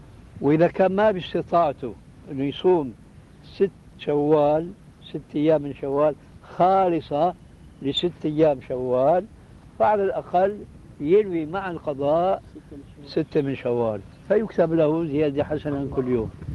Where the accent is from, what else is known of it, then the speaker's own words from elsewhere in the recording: Syria; وأنا ماني كما يقولوا عندنا في الشام حشوة الكبة هي